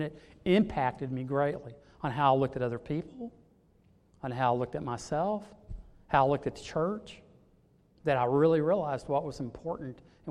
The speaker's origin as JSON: {"language": "English", "town": "Mesquite", "region": "Texas", "country": "United States", "tie": "born or raised there", "said": "I was raised, I grew up here. I grew up in Mesquite. I'm a native boy here. And I grew up on Summit Street."}